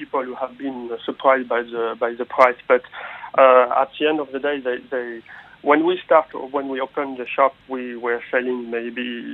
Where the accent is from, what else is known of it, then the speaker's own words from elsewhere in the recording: Nouvelle-Aquitaine, France; English is a second language; I'm from the Basque Country.